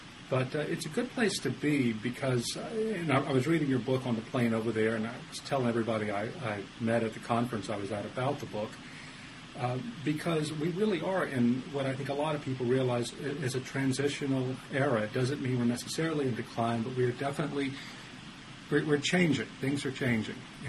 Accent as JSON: {"language": "English", "region": "Louisiana", "country": "United States", "lives_now": "Dallas, United States", "said": "I live in Dallas, so I didn't have to live through that. But I'm from South Louisiana. My family lived down there, although not in New Orleans."}